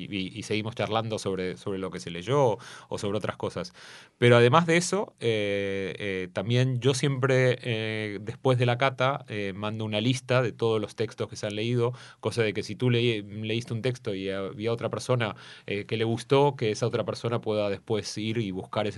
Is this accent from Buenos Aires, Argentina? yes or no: yes; Buenos Aires, Argentina; moved away as an adult; also born or lived in Jerusalem / Boston; yo nací en Buenos Aires y terminé el instituto en Buenos Aires. O sea, viví mi infancia y adolescencia en Buenos Aires y me fui para Israel y viví mucho tiempo en Jerusalén durante unos 20 años prácticamente en Jerusalén.